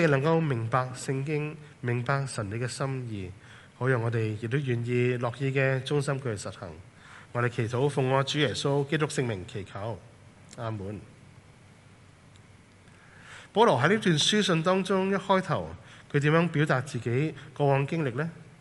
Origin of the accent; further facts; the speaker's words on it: Hong Kong; 我们身处的香港，我们香港人很出名勤力的，很努力，很拼搏。